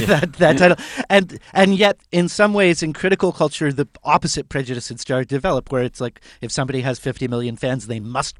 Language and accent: English; Canada; And it was the feeling that I think as a Canadian that, you know, out of all of the sort of mainstream pop music that I maybe had some disdain for at the time